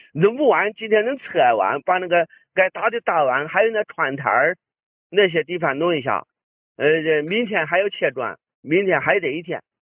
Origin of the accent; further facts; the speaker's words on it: Hongtong, Shanxi, China; 我是山西的，山西洪洞。